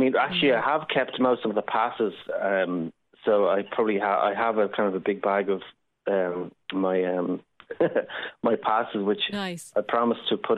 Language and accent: English; Ireland; as Irish people, with any sense of knowledge of history, of our own history, there are so many parallels.